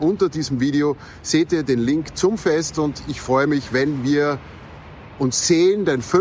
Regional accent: Upper Austria, Austria; wenn wir am 9. Mai in meiner Heimat Oberösterreich zusammenkommen

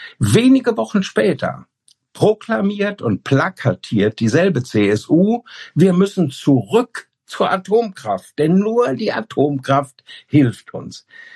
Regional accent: Hameln, Lower Saxony, Germany; Oder der Bundespräsident nimmt sich das Beispiel aus meiner Heimat an der Weser, nämlich den Rattenfänger von Hameln.

